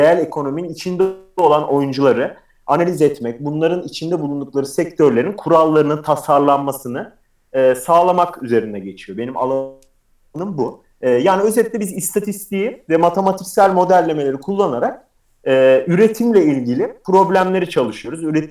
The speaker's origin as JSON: {"language": "Turkish", "region": "Uşak", "country": "Turkey", "said": "Ben aslında Uşaklıyım. Ankara ile İzmir'in ortasında küçük bir şehir. Küçük olmasına rağmen bayağı trafik problemi yaşayan bir yer. Ondan sonra Robert Kolej'de bulundum 5 sene. Robert Kolej'den sonra Princeton Üniversitesi'ne geldim Amerika'da."}